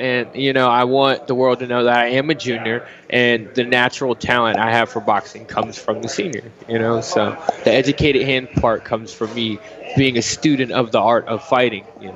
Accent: Virginia Beach, Virginia, United States; I mean, I was raised in Virginia Beach. I was born in Chesapeake. I live in Chesapeake now.

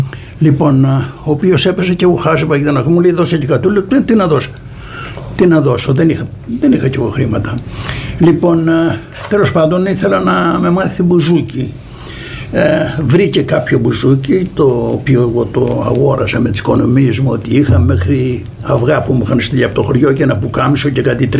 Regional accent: Kalamata, Peloponnese, Greece; Είμαι ή δεν είμαι από τα Άγια Χώματα?

